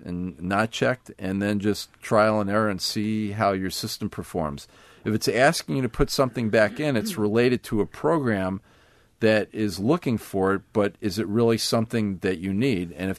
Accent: New York, United States; I grew up in New York, so Nathan's, you know

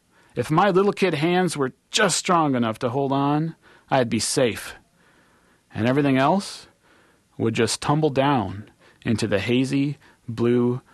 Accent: Eau Claire, Wisconsin, United States; I grew up on Eau Claire's west side, across the street from a big empty lot.

